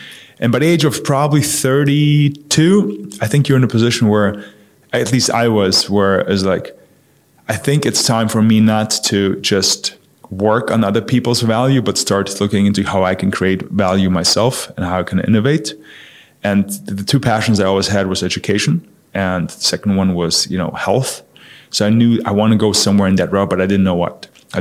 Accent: Munich, Bavaria, Germany; So I grew up in Germany, in Munich.

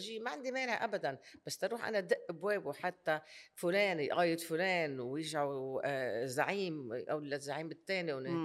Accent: Lebanon; فانا لبنانيه بكل افتخار وامريكيه بكل افتخار، ما بقول انه ضروري ان اختار بين اثنين

